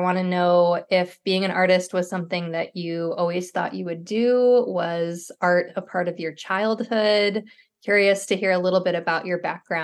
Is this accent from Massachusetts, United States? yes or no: no; New York, United States; I'm from New York State too. So just that kind of Northeast connection for sure.